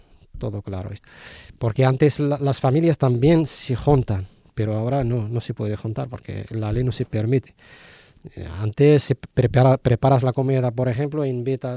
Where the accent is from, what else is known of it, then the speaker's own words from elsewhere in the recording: Al Hoceima, Tanger-Tetouan-Al Hoceima, Morocco; Spanish is a second language; Del norte, de Alhucema.